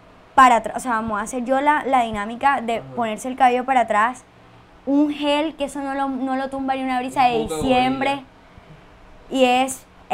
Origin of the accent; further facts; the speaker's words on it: Antioquia, Colombia; Yo como paisa no puedo hablar de esas cosas